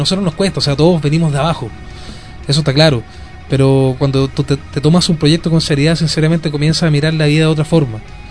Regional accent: Chile; somos chilenos, nos cuesta el doble, el triple

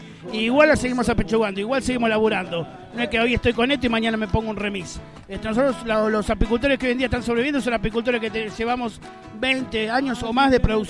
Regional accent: San Marcos Sierra, Córdoba, Argentina; soy apicultor de San Marcos Sierra

